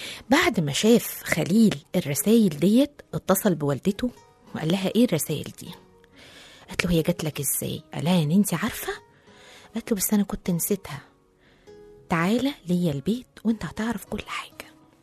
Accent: Algeria; لكن وعرفوا ان انا جزائري ما كانوش هيتعاطفوا معايا

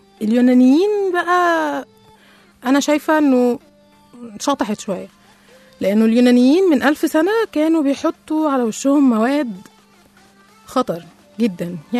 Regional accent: Egypt; مش كانت يعني او ما كانتش بس عندنا احنا كمصريين او عند الفراعنة بس

